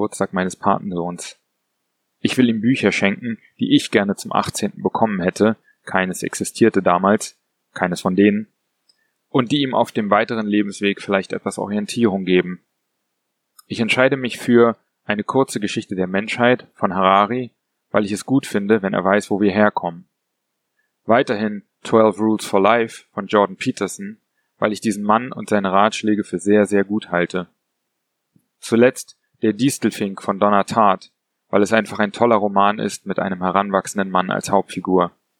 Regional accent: Berlin, Germany; Vor knapp 6 Jahren kam ich nach Berlin zurück, um einen Billardsalon zu eröffnen. Ich bin Berliner und habe die Stadt schon oft verlassen.

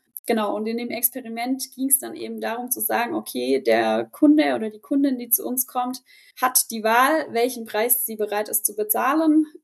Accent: Germany; Und ich als Deutsche morgens 8 Uhr pünktlichst am Kindergarten

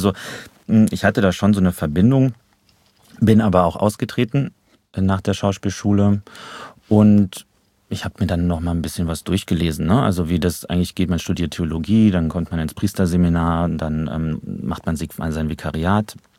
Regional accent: Trier, Rhineland-Palatinate, Germany; ich komme aus Trier, also Erzbistum, sehr katholische Stadt. Ich bin getauft, gefirmt und all diese ganzen Sachen, Kommunion, Messdiener gewesen

